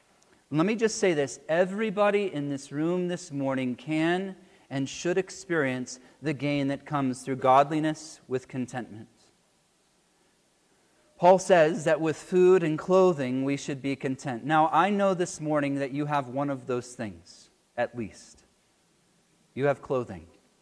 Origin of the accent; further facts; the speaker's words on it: United States; or I'm from America, when Americans would go and visit us in Uganda or other developing countries